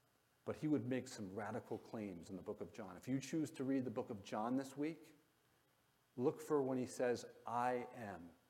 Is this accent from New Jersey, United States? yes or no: yes; New Jersey, United States; I grew up in Bergen County, and there were a lot of Jewish people, kids in my community and my school.